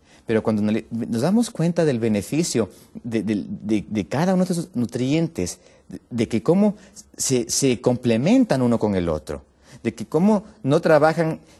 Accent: Ecuador; Por ejemplo, en mi país, allá en Ecuador, era un país que se abastecía de sus propios recursos alimenticios, de un país netamente agrícola.

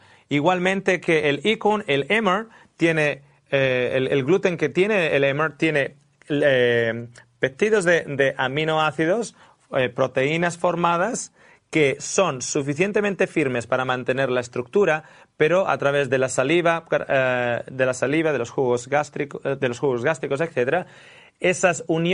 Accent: Australia; Claro, yo vengo de Australia, uno de los grandes exportadores de trigo.

